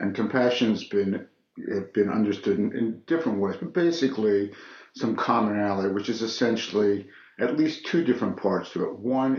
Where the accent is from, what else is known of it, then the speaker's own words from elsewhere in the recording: New Jersey, United States; now in San Francisco, United States; Yeah. I'm actually from New Jersey. And I know it's hard to tell because I don't really have an East Coast type of personality. I've been in California a long time.